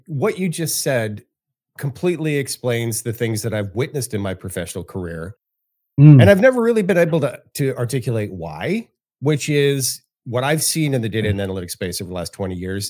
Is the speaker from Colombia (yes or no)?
no; Canada; now in United States; Because I grew up in Canada. We were always metric. And then now that I've been in the U.S. for so long, I'm constantly converting.